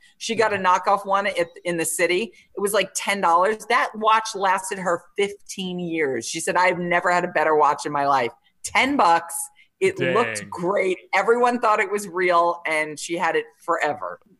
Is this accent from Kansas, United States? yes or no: no; New York, United States; we are from New York and my parents still have New York accents